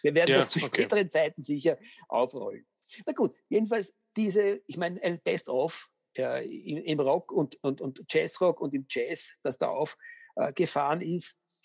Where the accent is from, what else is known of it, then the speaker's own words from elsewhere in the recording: Austria; als Österreicher darf man durchaus sich auf die Fahnen heften